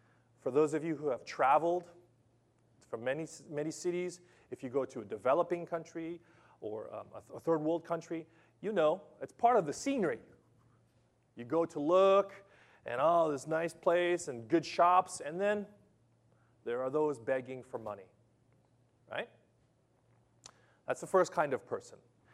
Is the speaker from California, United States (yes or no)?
yes; Los Angeles, California, United States; now in Japan; Okay, I grew up in Los Angeles, sunny Los Angeles. We have lots of beaches and palm trees.